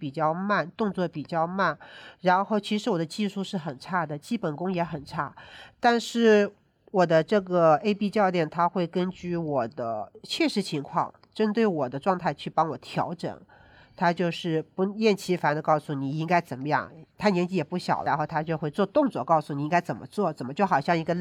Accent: China; 因为我们中国人嘛

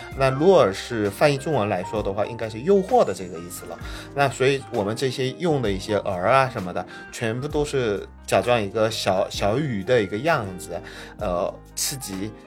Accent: South Korea; Chinese is a second language; 我是来自韩国的85年的一个中年男生，

